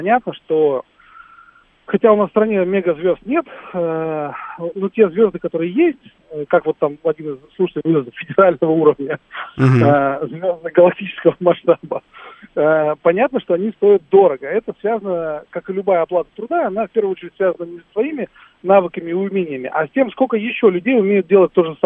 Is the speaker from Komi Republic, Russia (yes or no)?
yes; Vorkuta, Komi Republic, Russia; born there; Вот я родился в Воркуте, да. Воркута сейчас из себя представляет печальное зрелище.